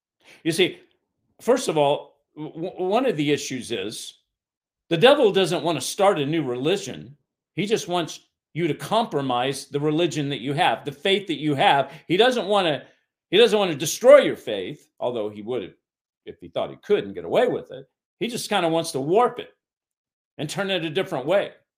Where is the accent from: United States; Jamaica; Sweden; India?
United States; Kentucky; I was raised in Kentucky. A lot of people came from the farms, came from the countries, and tried to make it in the city.